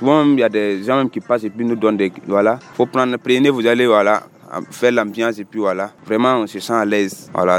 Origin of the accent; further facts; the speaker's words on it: Burkina Faso; Je suis de Jiniaré, je suis à Kaya, ça fait 2 ans